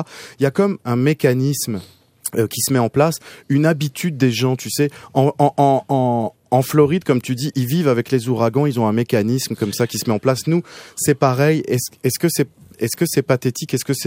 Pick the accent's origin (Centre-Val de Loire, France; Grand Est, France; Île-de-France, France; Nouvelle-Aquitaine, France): Grand Est, France; Strasbourg; Nous, on attendait tous, quand on a grandi à Strasbourg, ce marché de Noël qui se passait en ville, dans le centre